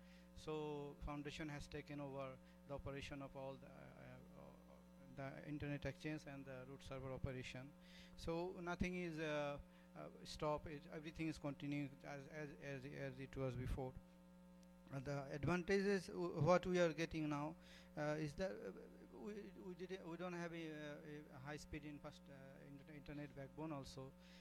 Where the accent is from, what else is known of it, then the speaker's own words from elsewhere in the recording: Bangladesh; English is a second language; Good afternoon. … from Bangladesh.